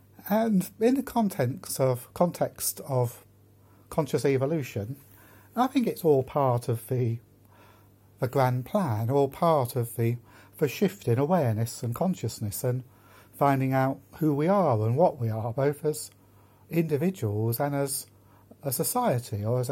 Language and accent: English; England, United Kingdom; also born or lived in Wales / Portugal; I'm English. I was born and bred in England. I've lived for many years in Wales. I've lived for quite a few years in Portugal. I'm English, I'm British, I'm European